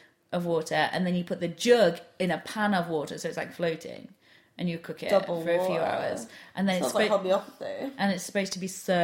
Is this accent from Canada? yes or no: no; England, United Kingdom; as an Englishman... as an English person